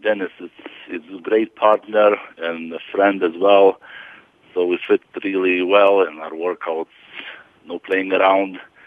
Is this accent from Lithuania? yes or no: yes; Lithuania; English is a second language; moved away as an adult; now in United States; Yeah, I'm from Lithuania originally. Been living in the States already 10 years, but Eastern Europe.